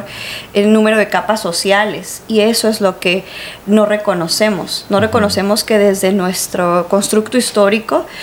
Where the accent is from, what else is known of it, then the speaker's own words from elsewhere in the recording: Tijuana, Baja California, Mexico; La mayoría de la población no ha nacido aquí. Yo soy tijuanense, pero la mayoría de mis amigos, conocidos, colegas no lo son.